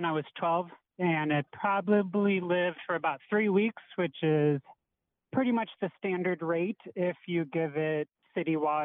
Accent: Niagara Falls, New York, United States; I'm from Niagara Falls, New York

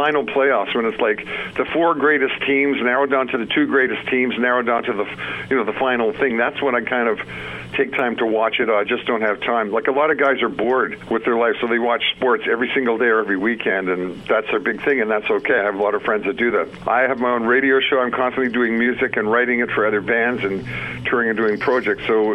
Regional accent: Winnipeg, Manitoba, Canada; also born or lived in Vancouver; now in Toronto, Canada; I'm from Winnipeg, so like it was the Winnipeg Jets, and they left for many years. And I lived in Vancouver, so it was the Canucks. And now my home is in the Toronto area. They call it GTA, Greater Toronto Area.

